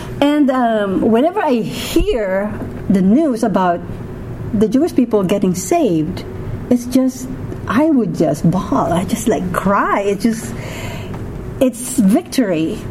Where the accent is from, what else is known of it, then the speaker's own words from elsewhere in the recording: Philippines; English is a second language; growing up in the Philippines, I have grandma father side, grandma mother side. They speak two different dialects. Okay, I go to school. Everything is in English. Our textbooks are in English. And then you speak Tagalog, which is the national language.